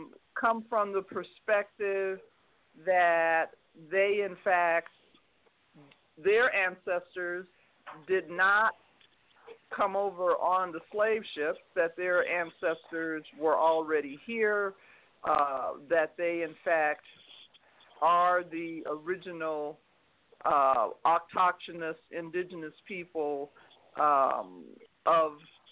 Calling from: Denver, Colorado, United States; I'm calling from Denver, Colorado.

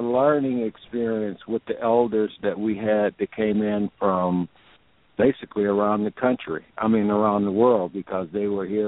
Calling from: New Mexico, United States; Well, greetings, Sister Viata. I'm calling you from New Mexico.

